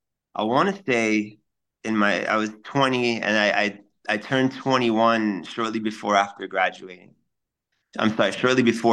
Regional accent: Florida, United States; You know, growing up, I grew up in Miami-Dade. I didn't know fire trucks were red. You know, down here, the trucks are green.

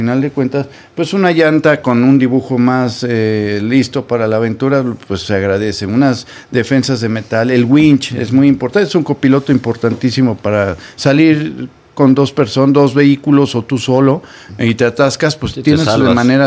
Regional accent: Mexico; como buenos mexicanos, luego escuchamos ruido.

